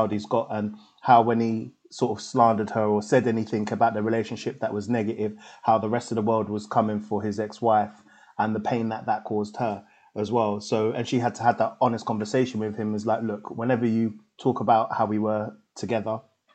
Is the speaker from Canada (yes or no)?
no; Tottenham, London, United Kingdom; And obviously, I grew up in Tottenham.